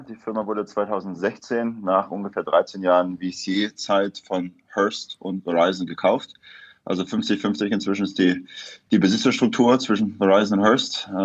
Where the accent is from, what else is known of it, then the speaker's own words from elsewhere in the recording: East Germany, Germany; moved away as an adult; also born or lived in Hamburg; now in United States; Ich komme ursprünglich aus Ostdeutschland.